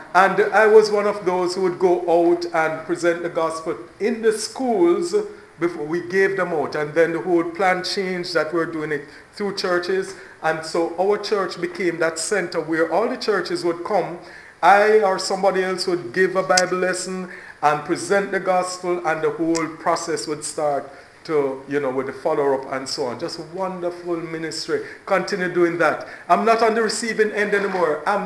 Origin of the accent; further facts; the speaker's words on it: Jamaica; now in United States; So, I'm originally from Jamaica, and you see the proximity where Jamaica is as highlighted on the map to where the U.S. is.